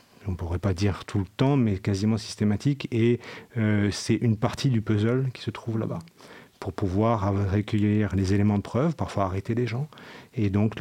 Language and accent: French; France; Donc moi, effectivement, je suis français